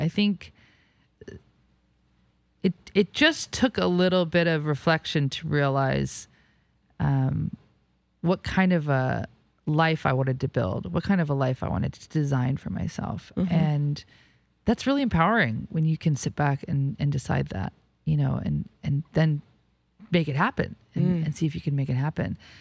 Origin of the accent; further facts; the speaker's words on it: the South, United States; now in Seattle, United States; I'm from the South.